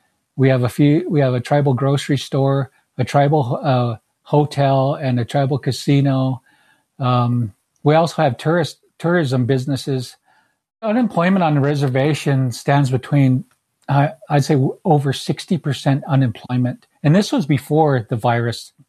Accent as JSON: {"language": "English", "town": "Browning", "region": "Montana", "country": "United States", "said": "I am from the Blackfeet tribe in Browning, Montana."}